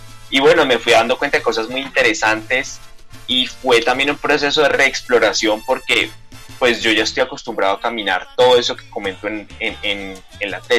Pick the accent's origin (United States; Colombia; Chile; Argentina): Colombia; Cali, Valle del Cauca; yo soy de Cali